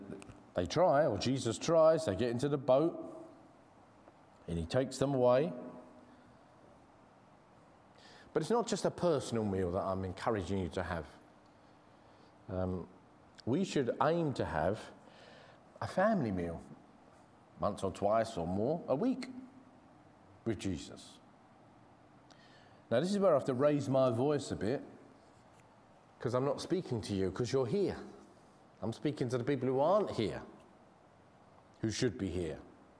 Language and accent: English; England, United Kingdom; accent: English; I'll say it with my English accent in a Greek sort of way.